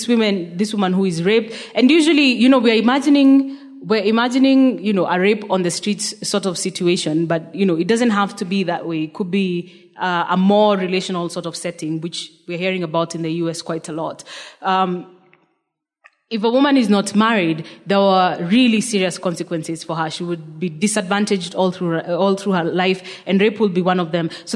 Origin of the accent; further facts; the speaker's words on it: Kenya; yeah, I come from Kenya.